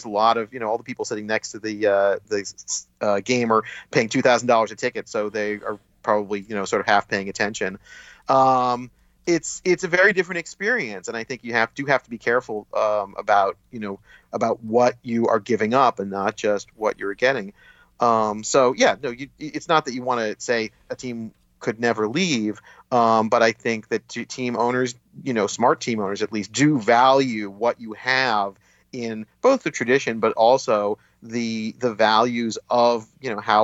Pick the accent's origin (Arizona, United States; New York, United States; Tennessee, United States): New York, United States; And I, as a New Yorker, know lots of Yankee fans who I think wish that the Yankees had done something similar